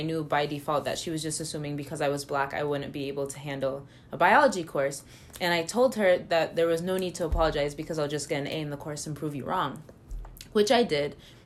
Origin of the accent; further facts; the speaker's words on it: United States; despite the fact that I told her I was from the United States.